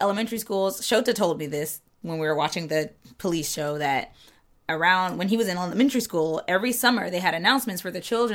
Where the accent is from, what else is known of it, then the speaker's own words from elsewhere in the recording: United States; So for me as an American, right, you're like, this is wrong.